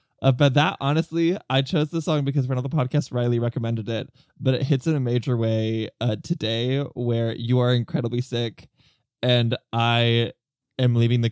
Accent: Adelaide, South Australia, Australia; she, her, bisexual, in the middle of a midlife crisis. And I'm 21 from Adelaide, Australia.

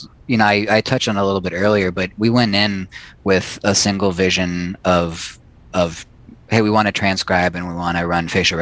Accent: California, United States; Growing up in the Bay Area, being a sports fan, being able to save Giants history

